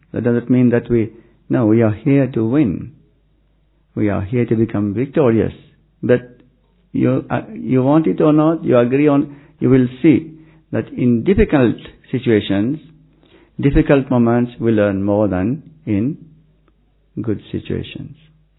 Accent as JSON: {"language": "English", "country": "Mauritius", "lives_now": "India", "said": "I am from Mauritius originally, but now Baba made me Madhuban Nivasi. Already 14 years now, I'm here."}